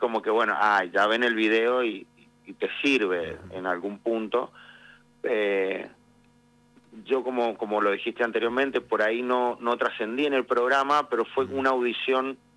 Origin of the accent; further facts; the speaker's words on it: Palmira, Mendoza, Argentina; Yo soy de Palmira, nosotros somos prácticamente vecinos con los Melli.